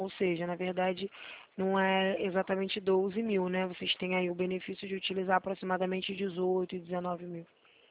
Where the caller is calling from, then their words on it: Rio de Janeiro, Brazil; Eu falo do centro do Rio de Janeiro, aqui da Rua do Carmo